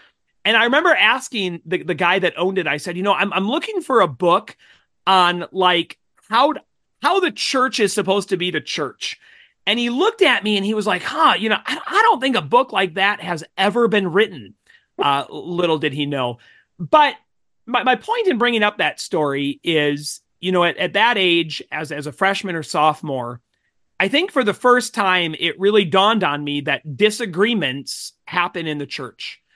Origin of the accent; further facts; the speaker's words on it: Minnesota, United States; So I grew up in the Evangelical Free Church of America in South Central Minnesota.